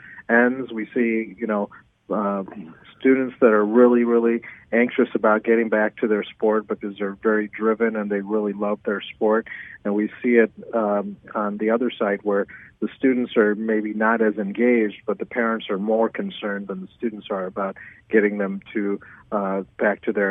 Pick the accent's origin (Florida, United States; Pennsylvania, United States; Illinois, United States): Illinois, United States; Gurnee; I grew up in Gurnee, in the far north suburbs, and then we found our way to the Joliet area. We currently live in Naperville